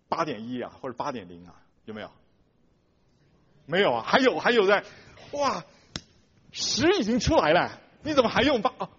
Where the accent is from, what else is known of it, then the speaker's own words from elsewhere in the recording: Taiwan; now in United States; 我以前我是从台湾来的， … 后来来到美国以后我变成